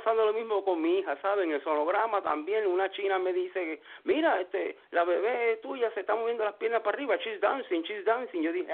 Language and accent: Spanish; Vega Alta, Puerto Rico; also born or lived in New York; Yo soy del pueblo de los Eñangotao, Vega Alta, Puerto Rico. Sabroso, sabroso. Yo nací en Nueva York, pero de Vega Alta.